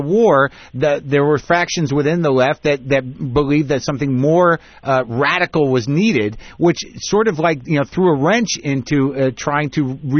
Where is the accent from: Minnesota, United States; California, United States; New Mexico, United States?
New Mexico, United States; Albuquerque; I'm happy that you're in Albuquerque, my hometown. I love that place.